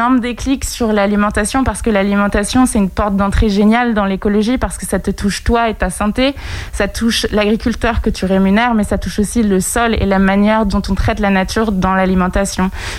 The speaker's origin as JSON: {"language": "French", "town": "Segré", "region": "Pays de la Loire", "country": "France", "lives_now": "Paris, France", "said": "en ce moment, je travaille à Paris, mais je suis originaire de Segré et j'ai fait une année de césure à Angers."}